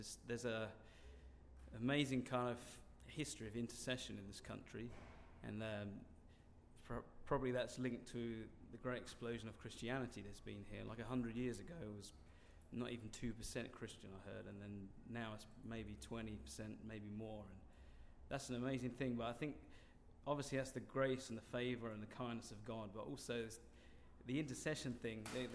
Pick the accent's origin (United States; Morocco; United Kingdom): United Kingdom; England; especially to me as an English man. English people take a little while to get going. They check things out a bit. And then if they really think, okay, maybe it's cool, they might dive in. But these guys have got something to teach me and all my fellow Brits.